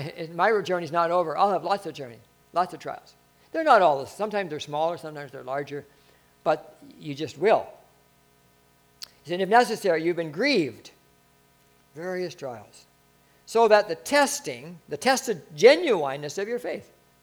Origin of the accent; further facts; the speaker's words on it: Canada; I'm a Canadian, and I'm in trouble here.